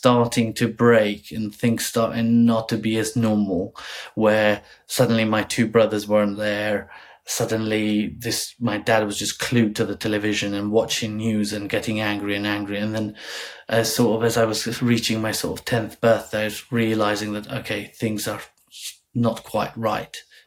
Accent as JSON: {"language": "English", "country": "Kosovo", "said": "originally I come from Kosovo"}